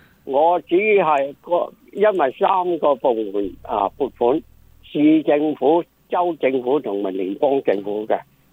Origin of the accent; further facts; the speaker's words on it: China; now in United States; 我虽然呢我係由大陆嚟到美国大约七八年左右